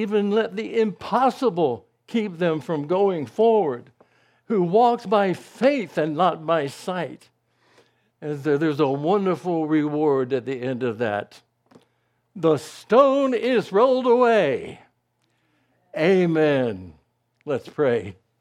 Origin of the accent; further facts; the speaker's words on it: Rockingham, North Carolina, United States; I was one of only three organists in my hometown of Rockingham.